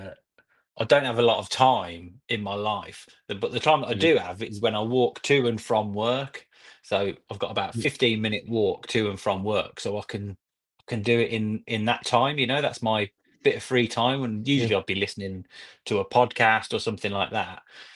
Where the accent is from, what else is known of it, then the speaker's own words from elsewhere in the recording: Birmingham, West Midlands, United Kingdom; now in Norwich, United Kingdom; So I live in Norwich. Yeah, so I live about, so it's about three and a bit hours to Birmingham. I'm from Birmingham.